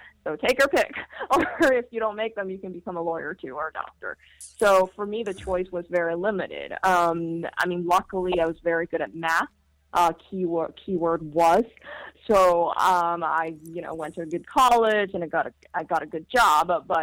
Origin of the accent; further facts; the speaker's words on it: California, United States; Well, I grew up in Silicon Valley.